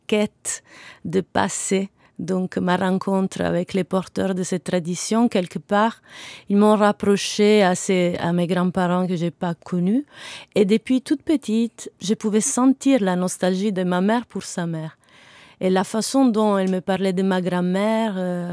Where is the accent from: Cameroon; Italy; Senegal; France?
Italy; Messina, Sicily; French is a second language; Oui, je suis née à Messine, dans une ville assez bourgeoise où mes parents, ils évitaient de parler sicilien avec nous, ils parlaient sicilienne entre eux.